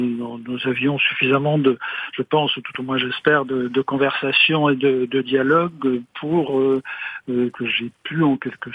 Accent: Brittany, France; Il se trouve aussi que je suis breton

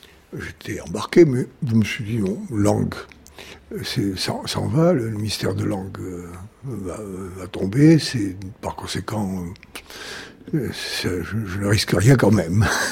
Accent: Rodez, Occitanie, France; born there; vous rapprochez de mon lieu d'origine. Sylvanès, c'est dans l'Aveyron. Et je suis né à Rodez.

